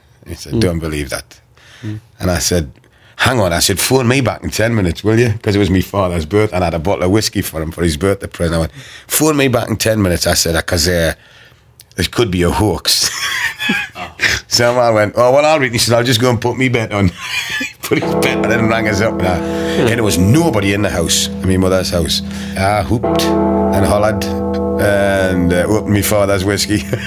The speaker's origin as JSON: {"language": "English", "town": "Newcastle", "region": "North East England", "country": "United Kingdom", "said": "Newcastle brown ale, where I come from. And I felt really comfortable straight away because they knew I was from Newcastle"}